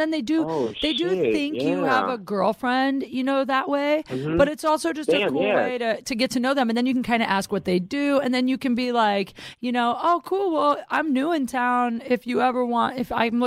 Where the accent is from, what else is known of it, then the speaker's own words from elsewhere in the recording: Ohio, United States; I'm from Ohio.